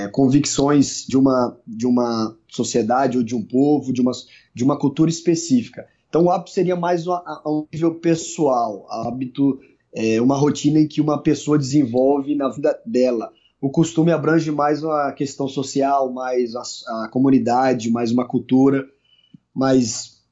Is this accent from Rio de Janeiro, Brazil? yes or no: no; Aracaju, Sergipe, Brazil; also born or lived in Paraná; eu sou de Aracaju, Sergipe, na verdade sou natural lá do Paraná, mas sempre morei aqui.